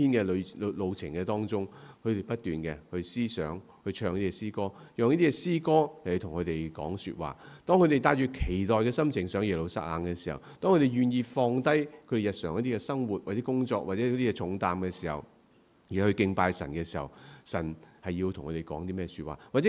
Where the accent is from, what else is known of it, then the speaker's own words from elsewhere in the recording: China; 我们中国人有一句俗语讲话，种瓜得瓜，种豆得豆。